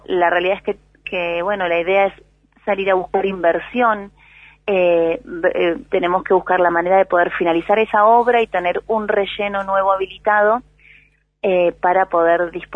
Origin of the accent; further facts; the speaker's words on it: Esquel, Chubut, Argentina; Nací y me crié en Esquel, y sí, bueno, eso genera un amor distinto, ¿no?